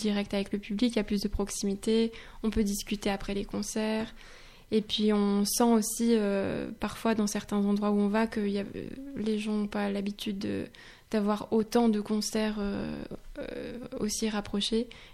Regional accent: Corsica, France; parce que moi je suis originaire aussi de Corse.

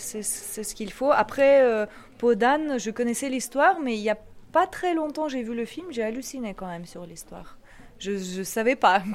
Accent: Kyiv, Ukraine; French is a second language; now in Paris, France; je viens de Kiev, en Ukraine. D'ailleurs, en ukrainien, on dit Kyiv. Kiev, Kyiv. Je viens de Kyiv et ça fait 13 ans que j'habite à Paris.

